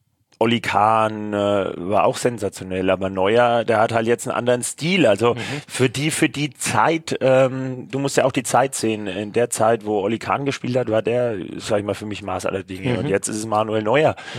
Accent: Bavaria, Germany; Ja, ich bin ja aus Franken.

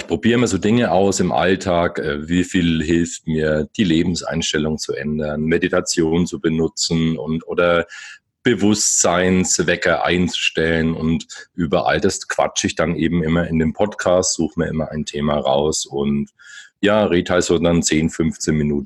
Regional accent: Bamberg, Bavaria, Germany; now in Bayreuth, Germany; Ich bin hier erst hergezogen, ursprünglich bin ich aus Bamberg.

